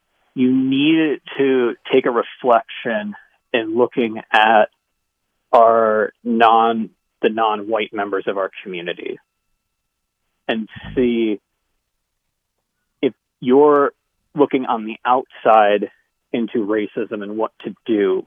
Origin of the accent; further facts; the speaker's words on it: North Dakota, United States; I mean, it was always interesting growing up in North Dakota because you would assume that mostly white people in North Dakota, and there are